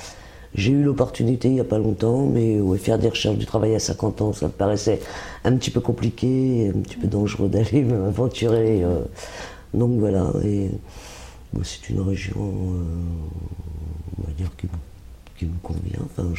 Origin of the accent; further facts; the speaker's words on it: Orléans, Centre-Val de Loire, France; now in Fleury-les-Aubrais, France; je suis née à Orléans. J'habitais à Orléans jusqu'en 75. Et ensuite, je suis toujours resté à peu près dans l'agglomération, parce que j'habitais Saran, un petit peu plus loin, Mas-sur-Loire, Orléans